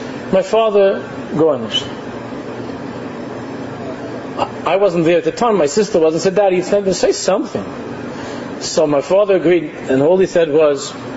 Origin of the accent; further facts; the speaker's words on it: Queens, New York, United States; again, I'm from out of town. I come from Queens.